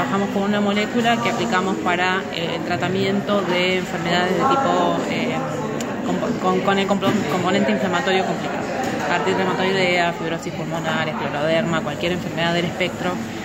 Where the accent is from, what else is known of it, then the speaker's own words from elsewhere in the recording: Mendoza, Argentina; moved away; Soy oriunda de Mendoza.